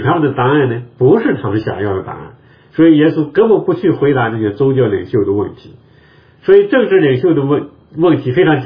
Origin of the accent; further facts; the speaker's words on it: China; 我们中国人有历史当中有一个说法叫金盆洗手